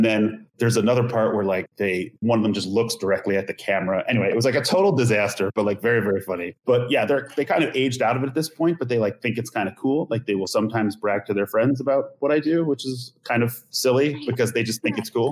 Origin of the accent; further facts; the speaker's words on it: New York, United States; I grew up on Long Island. I played the saxophone.